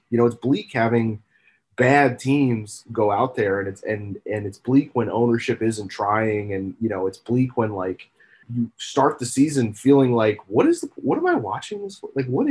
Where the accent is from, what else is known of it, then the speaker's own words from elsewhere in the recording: Philadelphia, Pennsylvania, United States; I grew up in Philadelphia